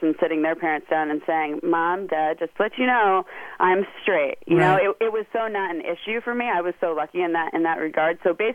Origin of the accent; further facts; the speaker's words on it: Connecticut, United States; also born or lived in New York; I was born in Connecticut, and I lived there until I graduated high school, and then moved to New York for about 9 years.